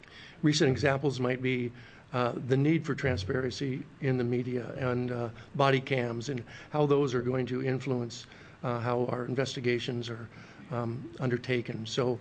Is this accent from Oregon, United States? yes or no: yes; Salem, Oregon, United States; I can tell you, I grew up in Salem. I've worked here for 35 years.